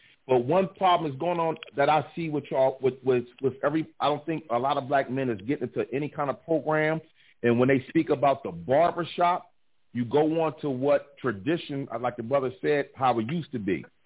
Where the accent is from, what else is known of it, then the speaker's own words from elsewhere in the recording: Wilmington, Delaware, United States; I'm from Wilmington, Delaware.